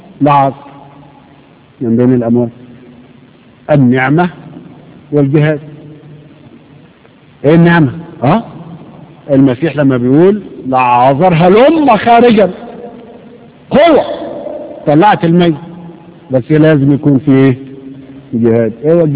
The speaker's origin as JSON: {"language": "Arabic", "country": "Egypt", "said": "بيحكوا نكتة لطيفة قوي عن بناء السد العالي عندنا في مصر."}